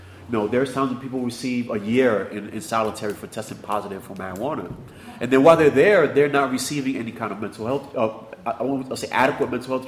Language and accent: English; New York City, New York, United States; and I'm from New York City, so most people are released directly into 42nd Street, Times Square.